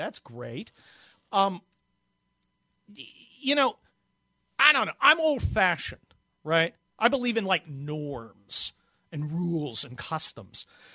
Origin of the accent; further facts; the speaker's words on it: California, United States; I'm a Californian. I'm out on the West Coast, so I'm giving you that dynamic perspective from the Pacific.